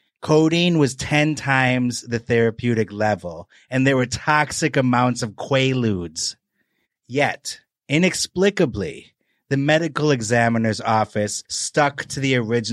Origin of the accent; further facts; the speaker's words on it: Wisconsin, United States; Well, I'm from Wisconsin.